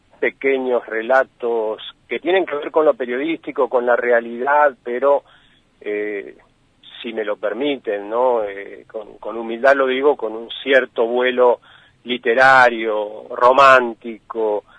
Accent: Juan José Paso, Buenos Aires Province, Argentina; Juan José Paso, que es mi pueblito, este último, ¿no? Pueblito perdido allá por la década del 90 con el cese de los ferrocarriles, bueno, quedó medio como abandonado mi pueblo

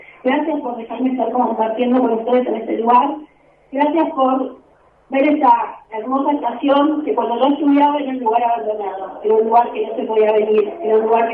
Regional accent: Argentina; Esa parte de la historia que nosotros como argentinos nos tenemos que animar a revisar

